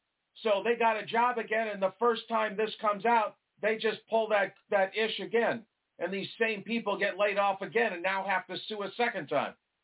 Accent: New York, United States; I'm originally from New York, so I know back east

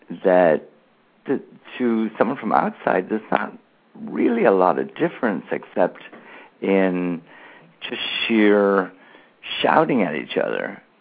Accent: Ireland; growing up in Ireland, where there was a real political divide, where people had actually been killed in a civil war in the 1920s, and the political parties of the time I was growing up in the 60s, 70s, and 80s

